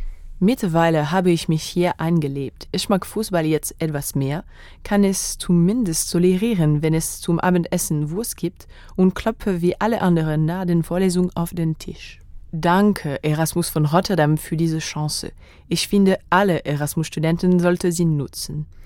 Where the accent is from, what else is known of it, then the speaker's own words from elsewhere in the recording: France; German is a second language; moved away as an adult; now in Belgium; ich komme aus Frankreich. Ich studiere in Belgien Journalismus